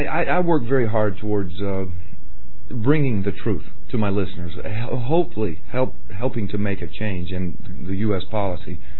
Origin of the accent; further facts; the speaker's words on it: Houston, Texas, United States; You know, Brian, here in the U.S., and particularly in my home state, and even more particularly in my city of Houston, it has become a huge industry.